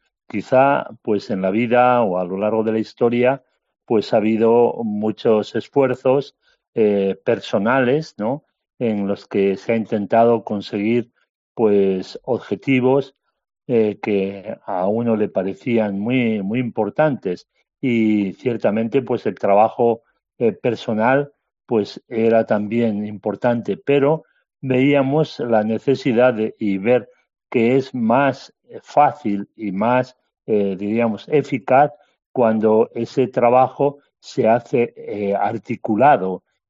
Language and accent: Spanish; Castile and León, Spain; Muy buenas noches a todos, desde la Ribera del Duero, como dices, aquí en vacaciones ahora, en mi pueblo.